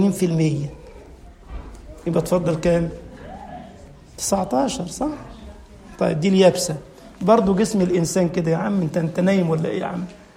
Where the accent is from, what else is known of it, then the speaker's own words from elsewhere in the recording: Egypt; وكان عندنا في مصر حديثا منذ زمن قليل فرقة اسمها جماعة التكفير والهجرة